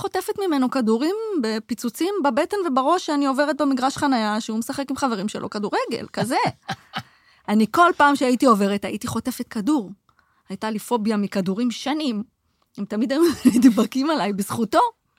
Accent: Jerusalem, Jerusalem District, Israel; moved away as an adult; now in Rishon LeZion, Israel; ובגיל 35 עשיתי חתיכת מהלך, ארזתי את הילדים שלי, ועזבתי את העיר שגדלתי בה, עזבתי את ירושלים לראשון, ושם בעצם התחלתי מאפס

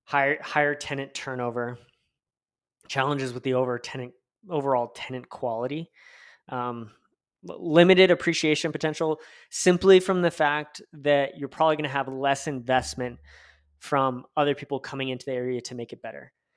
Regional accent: Tucson, Arizona, United States; I mean, I'm born and raised in Tucson, Arizona, and I use this and I kind of click around

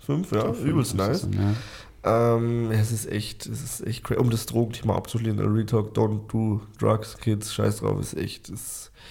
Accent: Bavaria, Germany; wir kommen aus Bayern

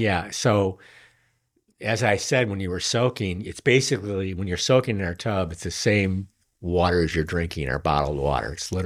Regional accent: Michigan, United States; So, interestingly enough, I'm from Michigan

